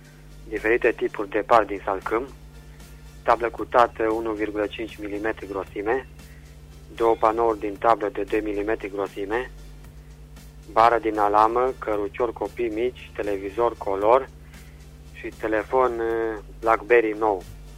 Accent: Oravița, Caraș-Severin, Romania; din Oravița.

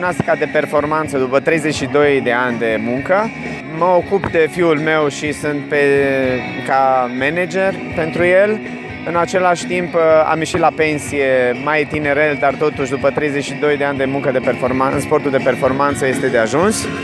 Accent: Reșița, Caraș-Severin, Romania; mi-e dor de locul meu natal

